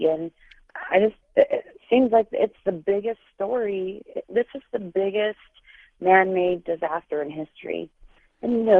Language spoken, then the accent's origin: English; Tucson, Arizona, United States; I'm actually from Tucson